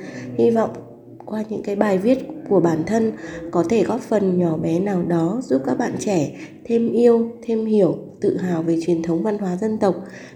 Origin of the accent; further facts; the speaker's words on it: Muong Lo, Yên Bái, Vietnam; Vâng, tôi là người con của dân tộc Thái, sinh ra và lớn lên ở Mường Lò.